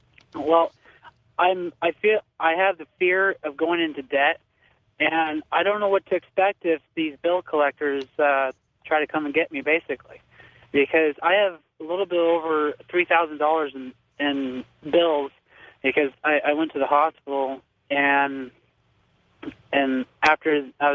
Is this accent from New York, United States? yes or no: no; Boise, Idaho, United States; I'm from Boise, Idaho.